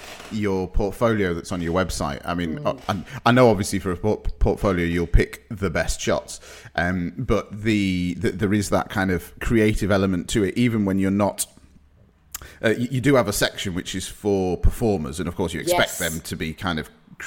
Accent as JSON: {"language": "English", "town": "Darlington", "region": "North East England", "country": "United Kingdom", "said": "I can't claim that I'm a Geordie. I'm originally from Darlington in County Durham."}